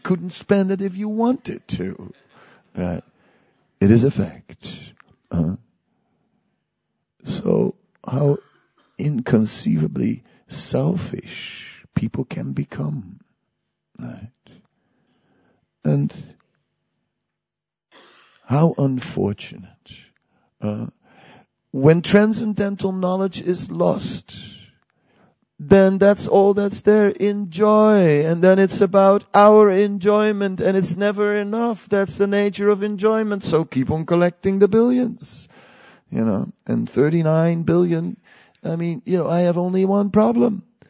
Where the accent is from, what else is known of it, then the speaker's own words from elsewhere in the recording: Amsterdam, North Holland, Netherlands; and I know because I'm from Amsterdam. So, what can I say?